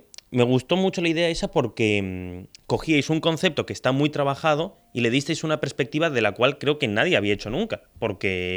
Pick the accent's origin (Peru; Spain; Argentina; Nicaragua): Argentina; yo siendo argentino